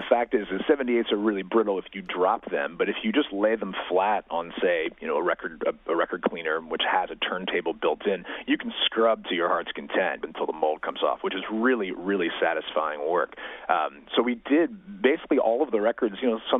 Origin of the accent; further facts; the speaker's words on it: Louisville, Kentucky, United States; until we discovered these records in my hometown of Louisville, Kentucky, and set this set a-rolling.